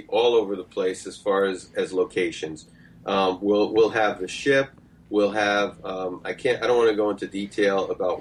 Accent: New York, United States; Well, I'm originally from New York, so there you go. So you have a New York guy that's going to do it anyway.

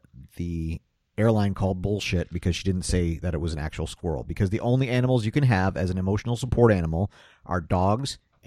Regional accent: Florida, United States; Yeah, see, I'm from Florida, can't count.

